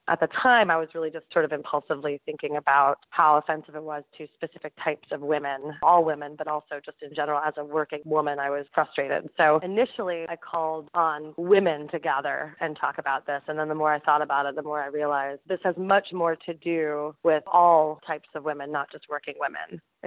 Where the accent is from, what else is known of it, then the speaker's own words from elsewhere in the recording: Pennsylvania, United States; now in Winston-Salem, United States; I moved from Pennsylvania and other cities up north. I grew up in Pennsylvania, in western Pennsylvania.